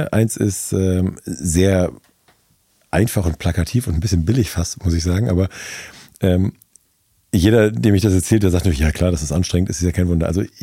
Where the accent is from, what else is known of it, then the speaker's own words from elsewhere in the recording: Norderney, Lower Saxony, Germany; ich bin auf Norderney aufgewachsen. Ich bin seit 38 Jahren Wassersportler.